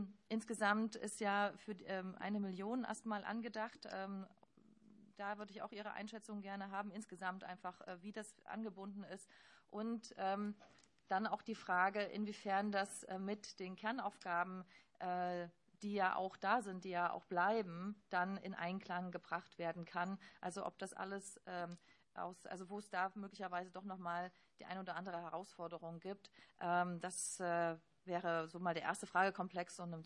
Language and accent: German; Leipzig, Saxony, Germany; Ich bin in Leipzig aufgewachsen, verbinde ganz viel damit.